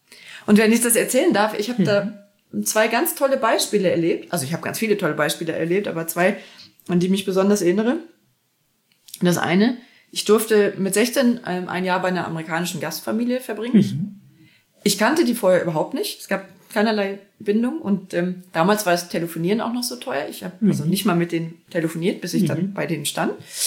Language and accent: German; Essen, North Rhine-Westphalia, Germany; von Essen, wo ich aufgewachsen bin